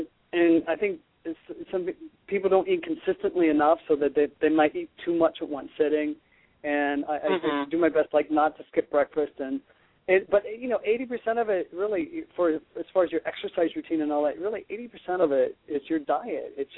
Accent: Ohio, United States; Like, I grew up with that in Ohio, let me tell you.

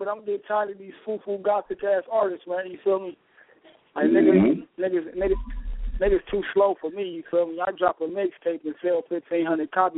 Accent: California, United States; I'm from Cali, so I fucks with the OGs.

